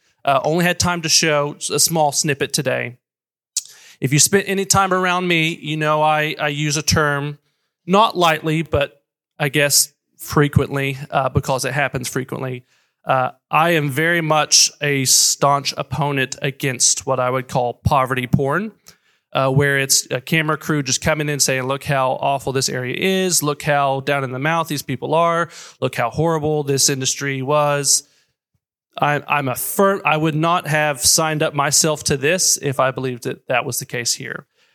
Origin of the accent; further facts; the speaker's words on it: Appalachia, United States; that was like a no-no topic to me growing up in Appalachia because it felt like it was the thing that was putting my dad and others out of a job.